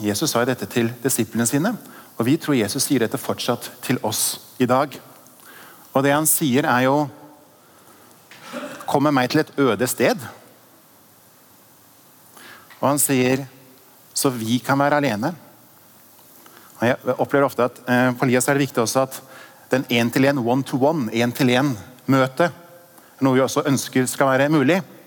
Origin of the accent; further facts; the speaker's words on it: Innlandet, Norway; Jeg tenkte bare jeg skulle vise dere noen bilder fra der jeg kommer fra. Der bor vi. Der bor jeg. Dette et retreatsted i Østerdalen.